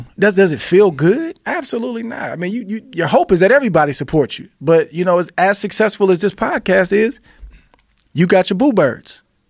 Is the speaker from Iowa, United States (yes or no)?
no; Oakland, California, United States; Unreal. And it was in my hometown. Like, the same arena, Oracle Arena, where the Warriors have played for many, many years.